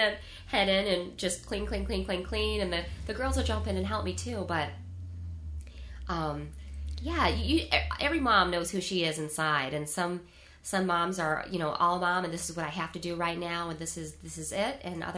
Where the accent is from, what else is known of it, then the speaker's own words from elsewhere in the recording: Michigan, United States; Because you probably went a half day like I did growing up in Michigan.